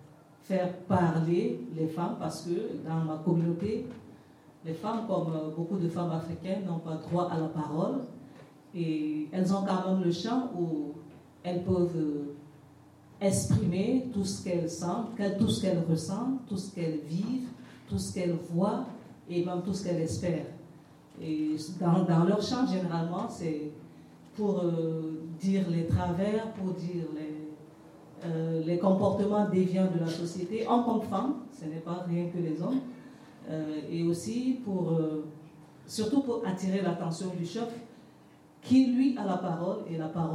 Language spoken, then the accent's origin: French; Maroua, Far North, Cameroon; Je viens du Nord Cameroun, plus précisément de Maroua.